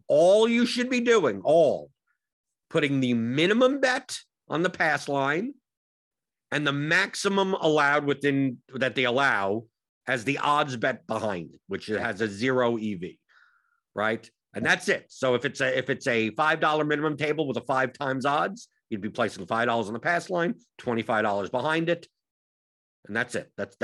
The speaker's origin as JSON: {"language": "English", "region": "New York", "country": "United States", "said": "But of course, I come from New York, so..."}